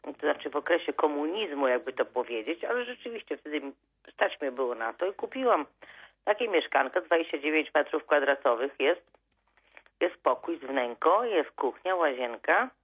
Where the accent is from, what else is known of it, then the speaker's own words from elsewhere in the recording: Warmian-Masurian Voivodeship, Poland; moved away; Bo w ogóle pochodzę z Mazur, z Polski i mam takie mieszkanko malutkie, ale to jest malutkie mieszkanko.